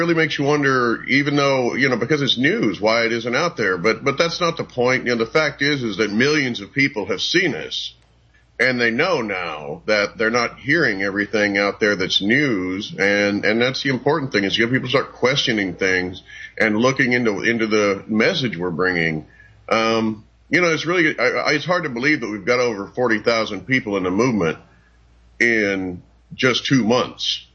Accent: United States; but I'm an American before I was anything else.

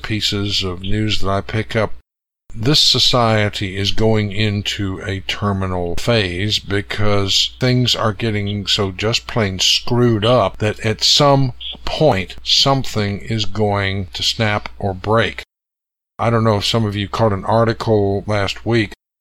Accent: the South, United States; as bitter as it was to me being a Southerner, the fact is the South is gone.

